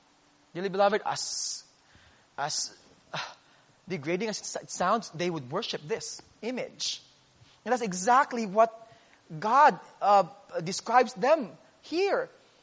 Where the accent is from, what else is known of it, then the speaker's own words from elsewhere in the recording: Iloilo City, Western Visayas, Philippines; those two big cities, Cebu and then my hometown, Iloilo City, will have a festivity celebrating the baby Jesus